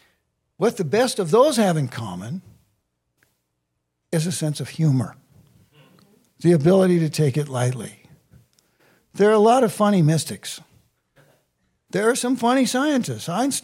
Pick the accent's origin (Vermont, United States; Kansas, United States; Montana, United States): Kansas, United States; this is about 20 years ago, and I'm from Kansas.